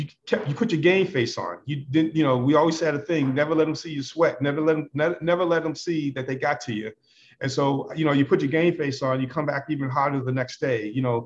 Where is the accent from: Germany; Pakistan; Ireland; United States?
United States; Boston, Massachusetts; moved away as an adult; also born or lived in upstate New York; when I moved to upstate New York from Boston, that's when I first left Boston.